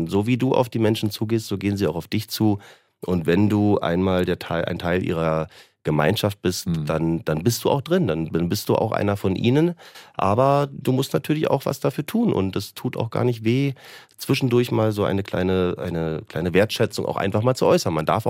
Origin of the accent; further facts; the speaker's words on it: Berlin, Germany; also born or lived in Potsdam; In der Schweiz habe ich immer gesagt, ja, ich komme aus Berlin. Gebürtig bin ich Potsdamer. Habe einfach eine sehr, sehr, sehr, sehr, sehr lange Zeit seit meiner frühesten Jugend eigentlich in Berlin verbracht und gelebt dann später auch.